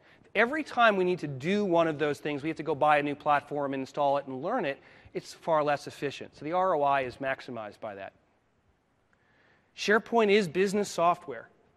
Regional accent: Boston, Massachusetts, United States; I'm from Boston, Mass. How many of you are from Boston?

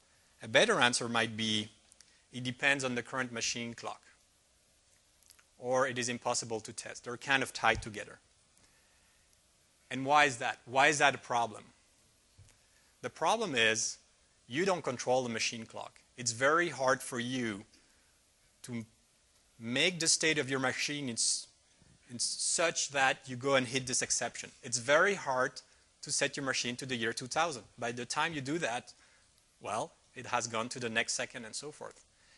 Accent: Belgium; now in Redmond, United States; but you can see in my name that actually I'm from Belgium

